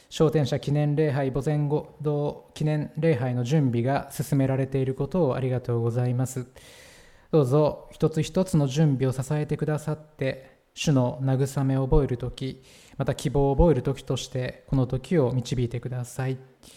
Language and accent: Japanese; Biratori, Hokkaido, Japan; 私の実家ビラトリというところですけれども、